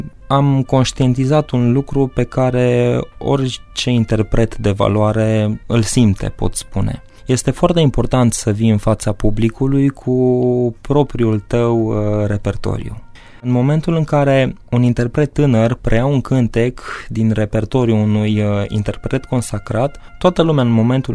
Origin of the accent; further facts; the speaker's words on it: Brănișca, Hunedoara County, Romania; vin de pe meleaguri hunedorene. Obârșia mea se trage din comuna Brănișca. Acolo au copilărit străbunicii mei, bunicii mei, părinții mei. Este o comună situată pe Valea Mureșului.